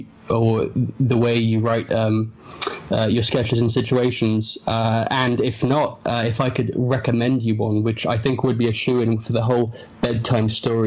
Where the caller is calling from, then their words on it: London, United Kingdom; I'm calling from London.